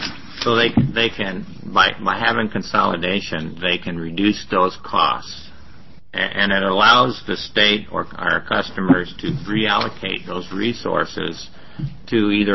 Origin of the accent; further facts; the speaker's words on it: Sacramento, California, United States; I'm from Sacramento, California